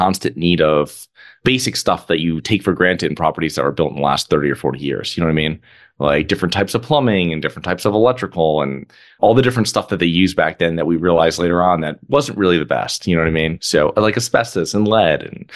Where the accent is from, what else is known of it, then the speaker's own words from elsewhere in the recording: Connecticut, United States; moved away as an adult; Yeah, I'm originally from Connecticut. I'm originally from a small town.